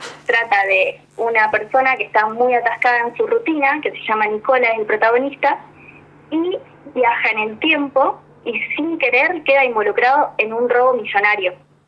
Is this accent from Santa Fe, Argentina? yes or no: yes; Santa Fe, Argentina; Nosotros somos de Rosario, San Lorenzo